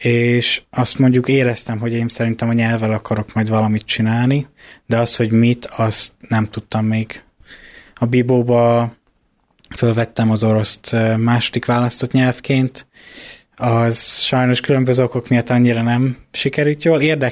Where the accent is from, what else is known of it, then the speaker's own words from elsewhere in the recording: Kiskunhalas, Bács-Kiskun, Hungary; Hát én Halason születtem, ugye 1995-ben. Szüleim nem halasiak, de én végig is itt voltam, és szeretem is Kiskunhalast.